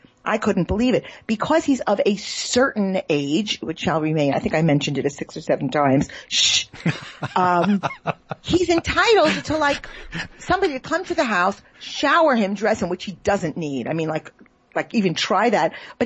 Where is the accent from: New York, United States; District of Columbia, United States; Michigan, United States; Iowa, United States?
New York, United States; I mean, he's married to me. I'm from New York. He knows the deal.